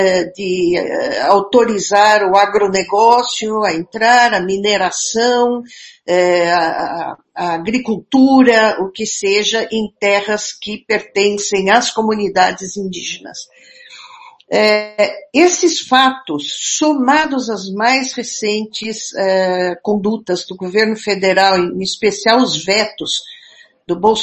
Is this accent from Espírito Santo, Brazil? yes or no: no; São Paulo, Brazil; Eu sou de São Paulo, sou nascida e criada em São Paulo.